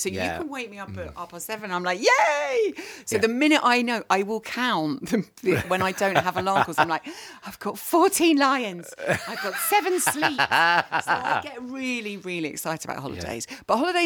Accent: Lytham St Anne's, North West England, United Kingdom; born there; I was born in Lytham St Anne's.

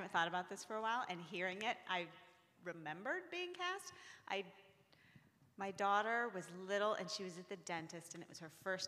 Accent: Colorado, United States; and I'm from Colorado.

